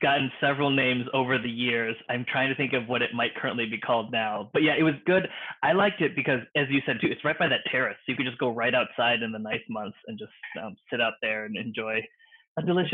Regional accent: Wisconsin, United States; I grew up in Wisconsin, as you know, so like outdoors things are a really big thing for me.

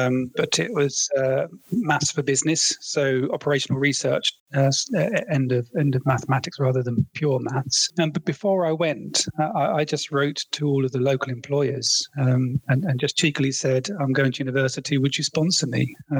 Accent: Stevenage, East of England, United Kingdom; I grew up in Stevenage, which is a post-war new town just outside of London. So it's a really interesting town. I mean, I say it's interesting. I no longer live there, but it was great growing up there. It's quite multicultural

